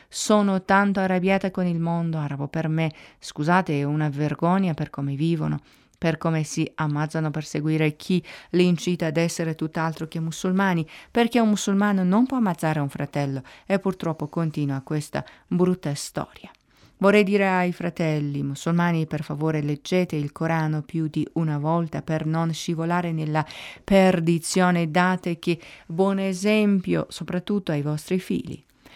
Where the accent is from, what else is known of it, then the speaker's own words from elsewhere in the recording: Zurich, Switzerland; now in Lugano, Switzerland; sono svizzera di Zurigo, ma vivo a Lugano e faccio parte della comunità islamica Umma ticinese. Mi sono convertita all'Islam nel 1993 in Italia